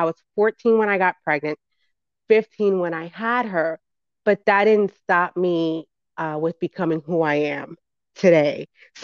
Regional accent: New York, United States; So, I grew up in the Bronx, New York.

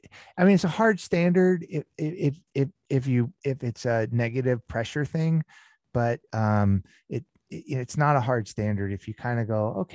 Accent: California, United States; I was raised in Southern California

